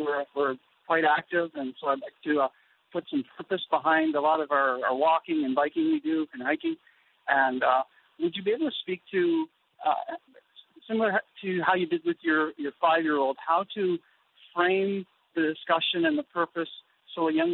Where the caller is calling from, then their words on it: Winnipeg, Manitoba, Canada; I'm calling from Canada, Winnipeg